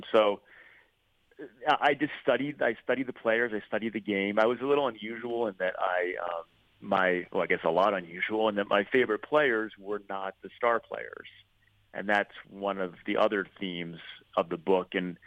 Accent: Rhode Island, United States; Well, growing up in Rhode Island, at a very young age, my dad introduced me to the game

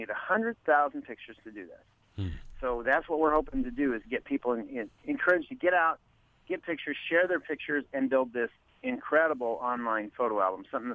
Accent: Ralston, Nebraska, United States; now in Lincoln, United States; You know, I grew up in Ralston. My parents are both alive still in Elkhorn.

